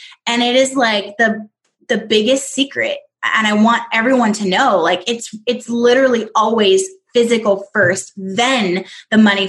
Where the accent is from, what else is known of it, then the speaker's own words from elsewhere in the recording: California, United States; I'm from Southern California.